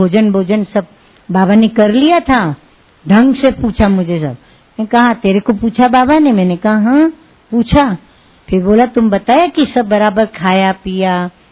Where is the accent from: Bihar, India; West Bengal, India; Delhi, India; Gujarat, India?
Gujarat, India; हम गुजराती है ना, तो हम गुजराती लोग ऐसे ऐसा दड़े की तरह फूलती है रोटी हमारी